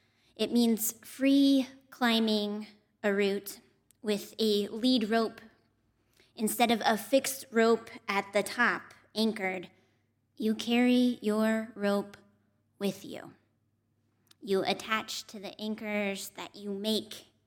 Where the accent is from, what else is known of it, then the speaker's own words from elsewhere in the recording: Wyoming, United States; I am from Wyoming. I grew up rock climbing.